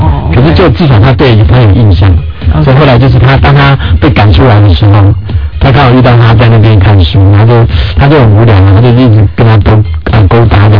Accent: Taiwan; 我们台湾这边的人要是失业的话，

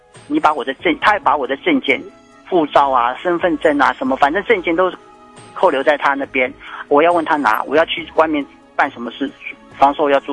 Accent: Shanghai, China; now in Taiwan; 对，因为我是上海人。

